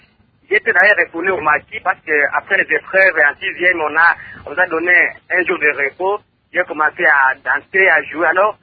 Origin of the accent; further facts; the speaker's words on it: Kalima, Maniema, DR Congo; j'ai étudié chez nous au Maniema, précisément à Kalima, dans les écoles de Pang.